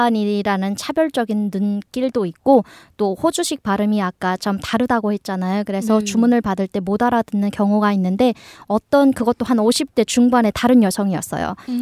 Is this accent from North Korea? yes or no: yes; North Korea; moved away as an adult; also born or lived in South Korea; 저는 그럼 북한에서 태어나서 20년 동안 살다가 남한에서 한 5년 정도 살다가 왔다.